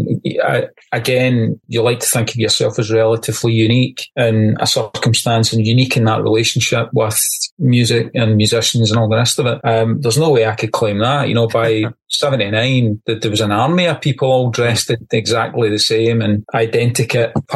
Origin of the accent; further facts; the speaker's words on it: Glasgow, Scotland, United Kingdom; born there; I was born in Glasgow.